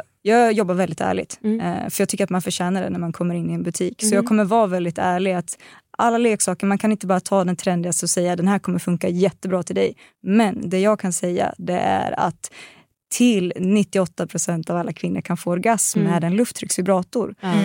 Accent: Östergötland, Sweden; accent: Östgötska; Jag får alltid höra att min östgötska är så helt otrolig.

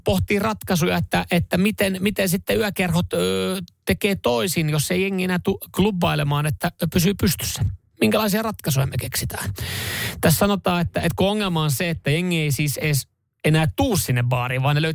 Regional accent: Vantaa, Uusimaa, Finland; mä olen viettänyt koko nuoruuteni Myyrmään Red Onionissa

